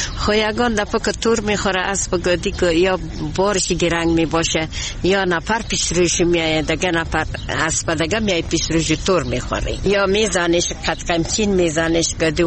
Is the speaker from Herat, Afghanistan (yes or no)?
yes; Herat, Afghanistan; ماده از هرات هستیم،